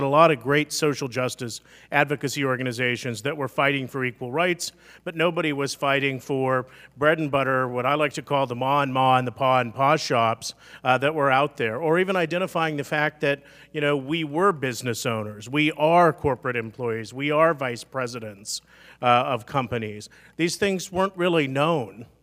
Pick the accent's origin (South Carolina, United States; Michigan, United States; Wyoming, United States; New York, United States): Wyoming, United States; I grew up in Wyoming, and I know nothing's like Alaska, so I'm not comparing us to Alaska, but I do happen to know what it's like to come from a fairly conservative place in the country